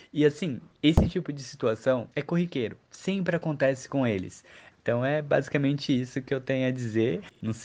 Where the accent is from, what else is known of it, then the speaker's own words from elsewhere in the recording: Itaquaquecetuba, São Paulo, Brazil; tenho 29 anos, sou da cidade de Itaquaquecetuba, São Paulo.